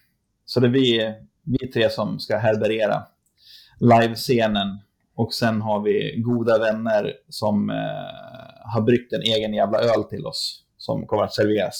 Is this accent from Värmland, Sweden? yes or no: no; Dalarna County, Sweden; vi kommer från Dalarna